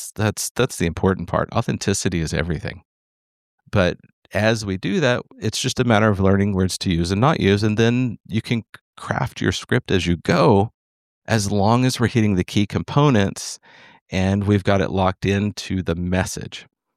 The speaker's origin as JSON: {"language": "English", "region": "Texas", "country": "United States", "said": "because of course I'm from Texas."}